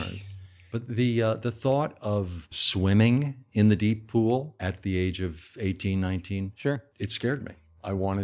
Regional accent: Westport, Connecticut, United States; Westport.

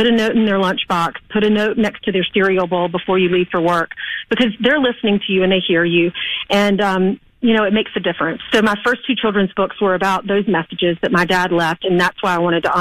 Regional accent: South Carolina, United States; now in New York City, United States; And it's more common in the South. I grew up in South Carolina, so you hear this phrase.

